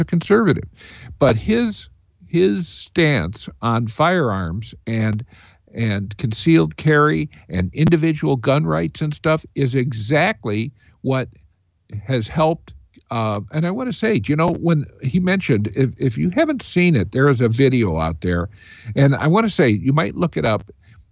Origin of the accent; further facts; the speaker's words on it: Indiana, United States; moved away as an adult; also born or lived in Japan; now in Michigan, United States; until I was 21 years old, but I've lived in Michigan a lot longer than that, so it's really my home state. But I was born in Japan, but Indiana is my home state, or my birthing state, and my home now has been Michigan for the past 43 years.